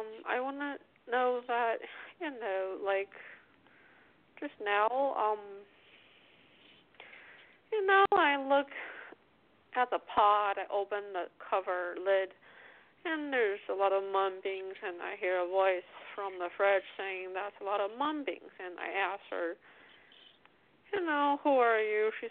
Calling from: Pennsylvania, United States; I'm calling from Pennsylvania.

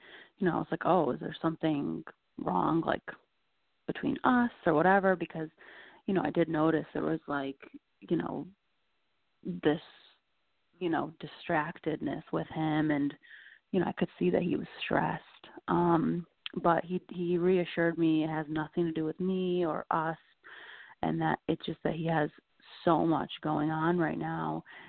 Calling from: Connecticut, United States; I'm calling from Connecticut.

